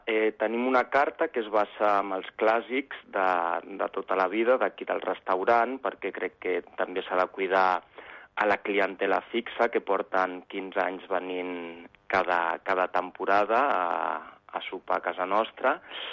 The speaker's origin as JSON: {"language": "Catalan", "region": "Catalonia", "country": "Spain", "said": "perquè no t'enganyaré, jo sóc català, és així"}